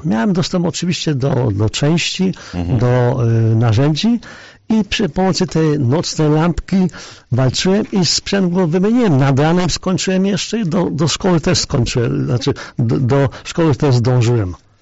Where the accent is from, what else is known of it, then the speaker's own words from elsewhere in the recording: Inowrocław, Kuyavian-Pomeranian Voivodeship, Poland; w mieście moim rodzinnym, tam gdzie się urodziłem, też w Inowrocławiu.